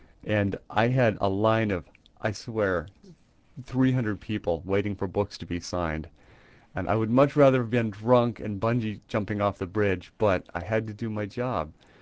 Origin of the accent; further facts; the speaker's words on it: Washington, United States; I was raised in Eastern Washington, where we had the whole urban cowboy thing.